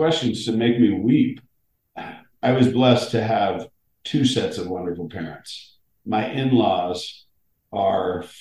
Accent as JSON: {"language": "English", "town": "San Diego", "region": "California", "country": "United States", "tie": "born or raised there", "said": "And I grew up in San Diego surfing and playing in a rock band and going to a performing arts school"}